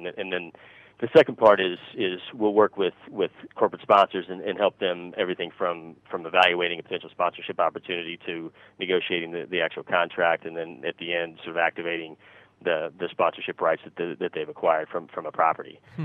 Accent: Indiana, United States; I mean, you know, growing up in Indiana, I mean, I was obviously followed Notre Dame football

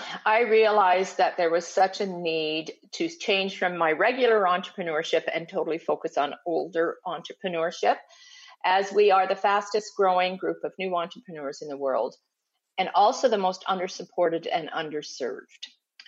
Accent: Canada; And I'm from Canada, and Canada does not have that type of data.

